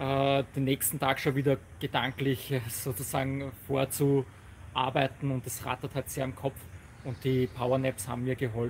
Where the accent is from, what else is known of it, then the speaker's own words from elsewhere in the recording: Austria; eigentlich bin ich ja aus Österreich, ne, aber ich bin heute zu Gast in Deutschland.